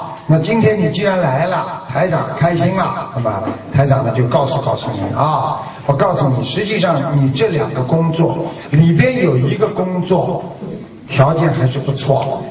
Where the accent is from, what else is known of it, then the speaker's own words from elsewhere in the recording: China; 我们中国人有36计